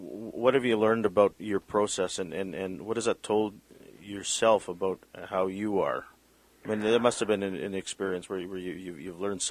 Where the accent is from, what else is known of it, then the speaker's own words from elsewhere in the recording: Canada; Because, I mean, I know we're Canadian, but, I mean, still, you know, whatever happens in the United States affects us, right?